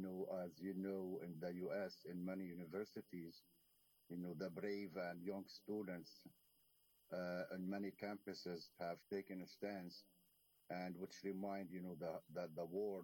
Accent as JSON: {"language": "English", "country": "Canada", "said": "as a Canadian here in Canada"}